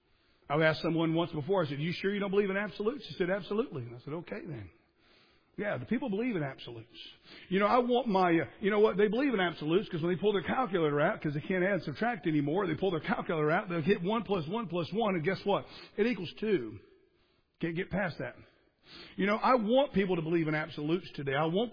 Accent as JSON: {"language": "English", "country": "United States", "said": "I come from the States."}